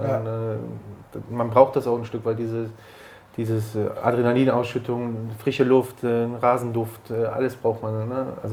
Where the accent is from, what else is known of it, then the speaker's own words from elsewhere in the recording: Bremen, Germany; Ich bin ja trotzdem als Bremer, hat man ja immer so.